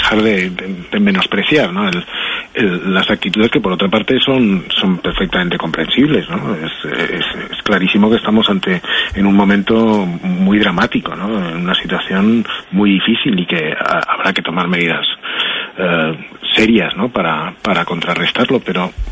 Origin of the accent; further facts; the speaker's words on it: Community of Madrid, Spain; pues como somos los madrileños, ¿no?